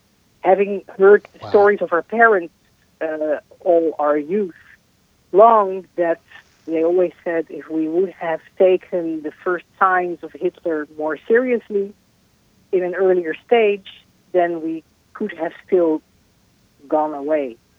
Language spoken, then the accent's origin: English; Amsterdam, North Holland, Netherlands; I am from Holland, from Amsterdam. I was born there after the Holocaust. My parents were Holocaust survivors. I'm Jewish. I grew up there in the 60s and 70s